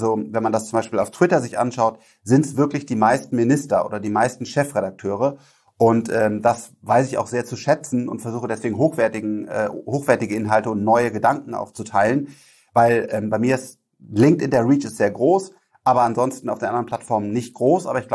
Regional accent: Rhineland, Germany; Ich bin Rheinländer, alles gut.

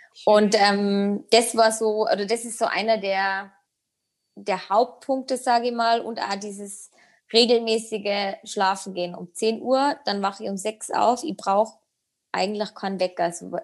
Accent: Tyrol, Austria; now in Salzburg, Austria; Bin Österreicherin, wie man hört, wohne jetzt schon seit 6 Jahren in Salzburg, komme aber ursprünglich aus Tirol, der Dialekt ist geblieben. Und genau, bin 27

